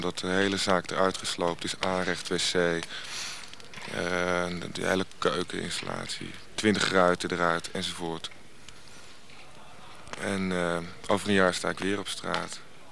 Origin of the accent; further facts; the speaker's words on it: Amsterdam, North Holland, Netherlands; Ik kom uit de Transvaalbuurt in de Oost.